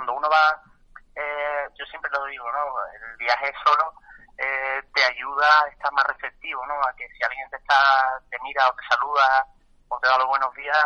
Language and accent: Spanish; Jerez de la Frontera, Andalusia, Spain; con esa es con la que me muevo por Jerez, la que yo soy jerezano, la de Cádiz